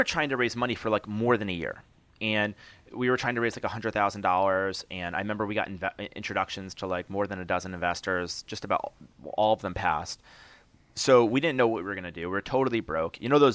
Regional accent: Albany, New York, United States; I grew up in Albany, New York. My mom was a social worker, and so she didn't make a lot of money.

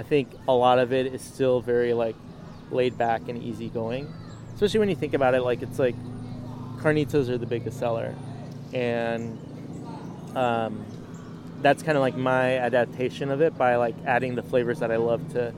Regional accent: San Diego, California, United States; It's specifically like Logan Heights, San Diego, where my family, like the core of who I am, I feel like is based off of that.

